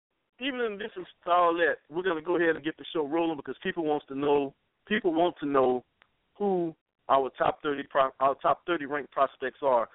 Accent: Texas, United States; also born or lived in Southeast US; I'm originally from the Southeast, but, you know, partially raised in Central Texas

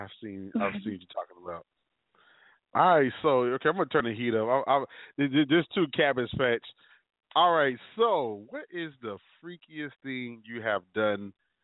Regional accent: East Coast, United States; Yes, we're human, and I'm from the East Coast, so that's just what happens.

